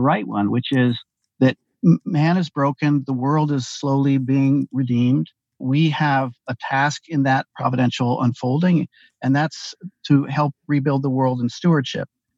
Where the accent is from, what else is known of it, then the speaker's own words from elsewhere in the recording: Ann Arbor, Michigan, United States; I grew up in Ann Arbor, Michigan, a member of the old left.